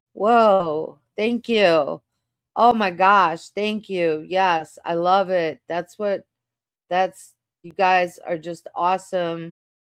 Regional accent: Russia; And I come from Russia, where they actually took Christmas when it was a communist country.

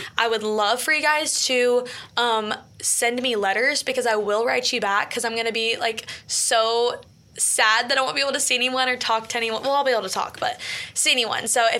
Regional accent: Bowling Green, Kentucky, United States; also born or lived in Nashville; It's in Bowling Green, Kentucky, where I was raised, not born. I almost said born and raised. I was born in Nashville, actually

